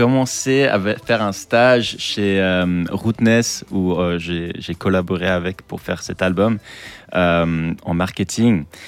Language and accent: French; Lausanne, Vaud, Switzerland; also born or lived in England; Exactement, j'ai grandi à Lausanne. Et c'est vrai que mes influences restent encore de l'Angleterre. Et parce que voilà, mes parents ils sont anglais et j'ai aussi fait une partie de ma vie en Angleterre